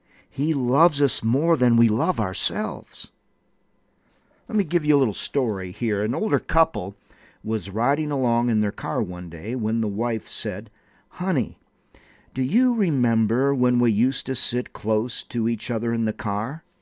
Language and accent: English; Windom, Minnesota, United States; now in Albuquerque, United States; I'm a native of Windham, Minnesota, and I so much love my hometown of Windham, which helped build the foundation of my Christian faith.